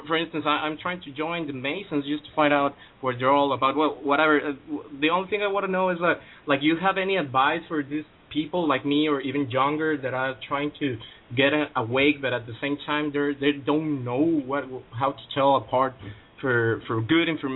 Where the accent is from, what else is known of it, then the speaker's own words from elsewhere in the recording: Mexico; Well, I'm from Mexico. I'm 24 years old